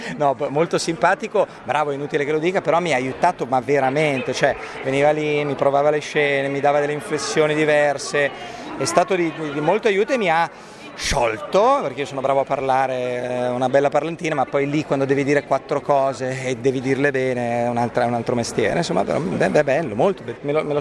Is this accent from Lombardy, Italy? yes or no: yes; Milan, Lombardy, Italy; perché sono milanese, Milano